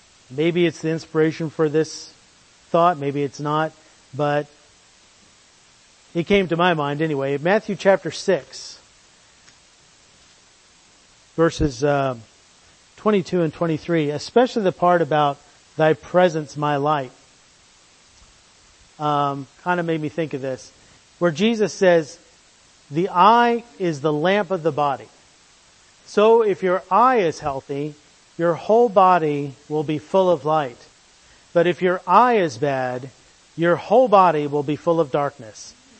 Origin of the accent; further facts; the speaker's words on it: England, United Kingdom; Oh, Slaney, or I'm not Irish. I'm proud English, so I don't speak Irish.